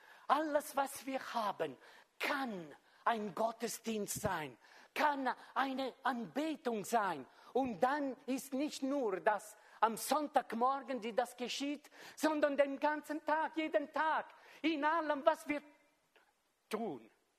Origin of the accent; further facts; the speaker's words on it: Switzerland; Vor allem wir als Schweizer, oder?